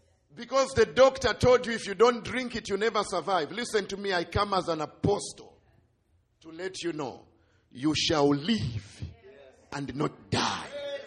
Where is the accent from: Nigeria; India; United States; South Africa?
South Africa; He said, sir, where are you from? I say, I'm from South Africa.